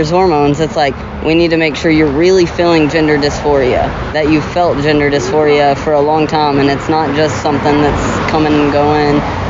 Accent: Memphis, Tennessee, United States; I grew up in Memphis, Tennessee.

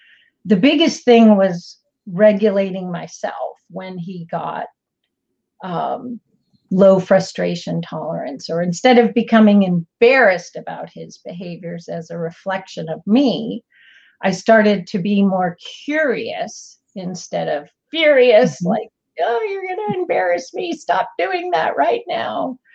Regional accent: Boston, Massachusetts, United States; Well, I'm from Boston. How convenient is that?

